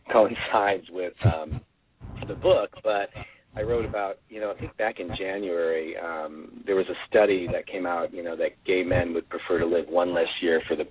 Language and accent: English; Elmhurst, Illinois, United States; Maria and I grew up together back in Elmhurst, Illinois. We went to high school together.